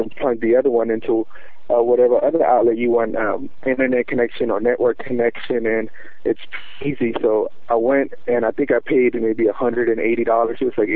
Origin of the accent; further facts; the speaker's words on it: Dallas, Texas, United States; I'm from Dallas, Texas.